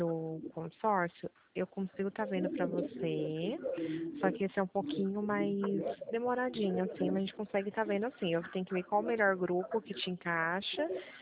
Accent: Pirassununga, São Paulo, Brazil; eu sou correspondente autorizado, sou daqui de Pirassununga, interior de São Paulo

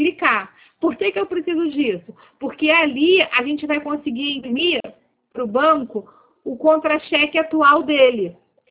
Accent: Rio de Janeiro, Brazil; Sou do Rio, sim.

